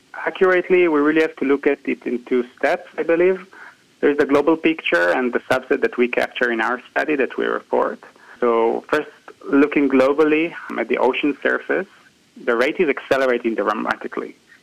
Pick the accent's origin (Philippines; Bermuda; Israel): Israel; born or raised there; English is a second language